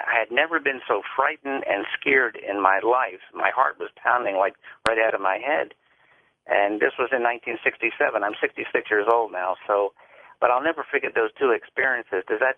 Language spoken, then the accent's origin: English; Mount Rainier, Maryland, United States; Back in the 1950s, I was raised in Mount Rainier, Maryland